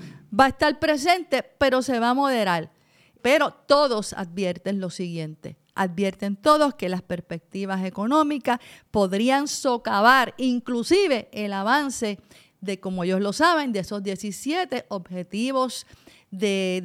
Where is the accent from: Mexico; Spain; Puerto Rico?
Puerto Rico; Y nosotros somos territorio de Estados Unidos. Eso es nuestro estatus, Puerto Rico, territorio.